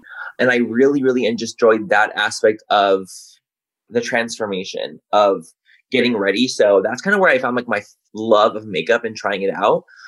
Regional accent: Chula Vista, California, United States; I grew up in San Diego. Born and raised in Chula Vista.

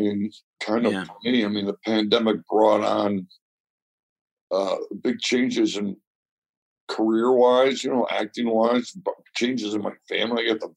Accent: Chicago, Illinois, United States; It's, you know, I'm from Chicago.

